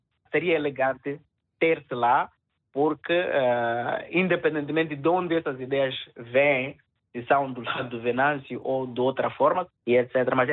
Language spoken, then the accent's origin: Portuguese; Mozambique; Dá a sensação de que estamos a ser burlados enquanto moçambicanos.